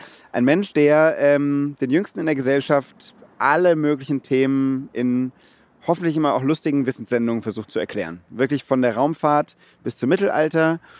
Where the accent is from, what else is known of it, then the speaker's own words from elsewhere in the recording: Mainz, Rhineland-Palatinate, Germany; now in Munich, Germany; Ich komme aus Mainz, genau, Mainz-Bretzenheim. Ich war auf der Heinrich-Mumbecher-Grundschule.